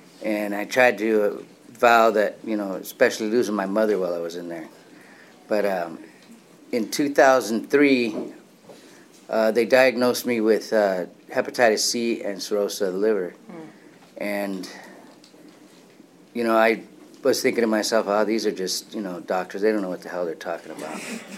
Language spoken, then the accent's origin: English; Los Angeles, California, United States; They used to manage and co-own a tavern in a town that I was raised in Los Angeles.